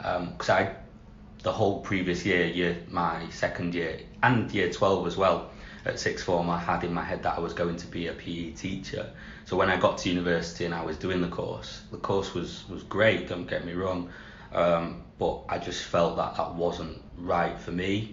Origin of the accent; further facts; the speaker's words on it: Doncaster, Yorkshire and the Humber, United Kingdom; I think I'd been in my hometown, Doncaster. I think I'd been there long enough. I was ready to try out and explore different places.